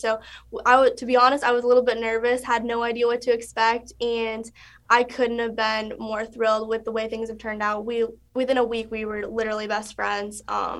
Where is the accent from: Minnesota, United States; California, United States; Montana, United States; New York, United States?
Minnesota, United States; So I'm actually from Minnesota, about like 20 minutes from campus. So being able to represent the home state